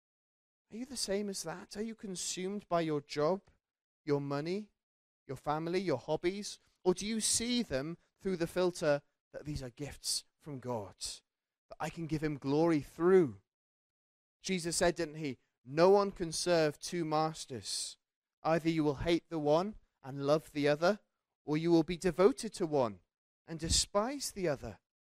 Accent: London, United Kingdom; We had a neighbor when we were growing up in London who was zealous for his car.

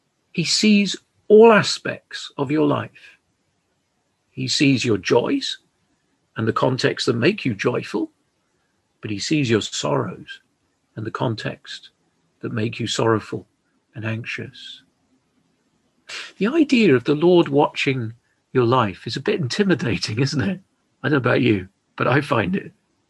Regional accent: London, United Kingdom; I grew up in Southwest London

